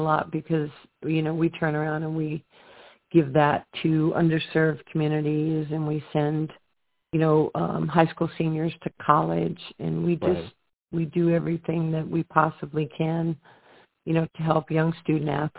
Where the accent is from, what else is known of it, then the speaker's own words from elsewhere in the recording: New York, United States; I was an underserved kid growing up in New York.